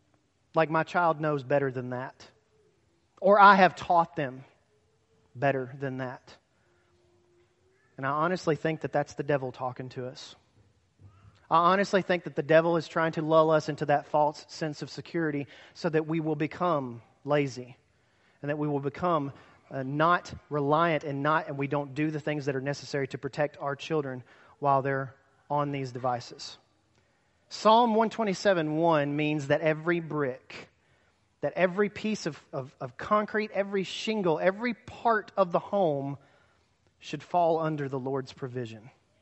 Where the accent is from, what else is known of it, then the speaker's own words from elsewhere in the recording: Huntsville, Alabama, United States; a guy said, "Where are you from?" I said, "Huntsville, Alabama."